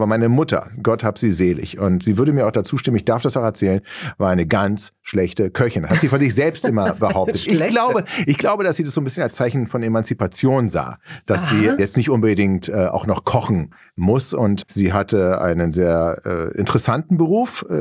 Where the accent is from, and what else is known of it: Berlin, Germany; born or raised there